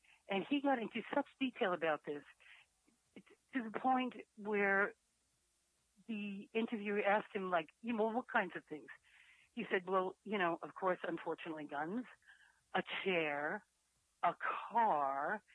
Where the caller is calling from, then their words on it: Hoboken, New Jersey, United States; I'm calling from Hoboken, New Jersey.